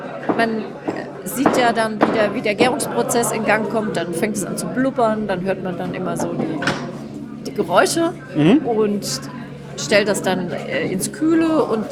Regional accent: Baden-Württemberg, Germany; weil ich, wie gesagt, als Kind im Schwarzwald damit groß geworden bin und meine Familie das immer schon gemacht hat.

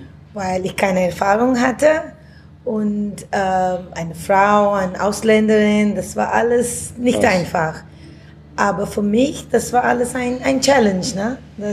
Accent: India; now in Germany; ja, ich komme aus Indien ursprünglich, aber ich habe in 11 Länder gewohnt.

